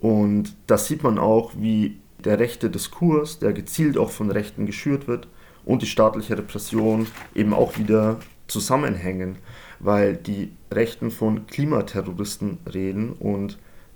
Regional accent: Bavaria, Germany; moved away as an adult; now in Vienna, Austria; Ich komme selbst ursprünglich aus Bayern. Ich lebe erst seit 2,5 Jahren hier in Wien.

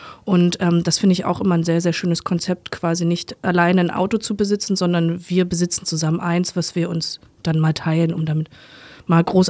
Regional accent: Berlin, Germany; Ich komme selber aus Berlin.

